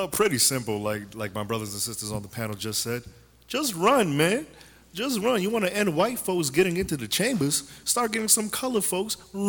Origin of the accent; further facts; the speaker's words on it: Mount Vernon, New York, United States; also born or lived in Poughkeepsie; I grew up in Mount Vernon, New York, 3rd and 3rd Projects, then moved up to Poughkeepsie, in the town of Poughkeepsie, where things were a little bit better, but there was still some chaos there.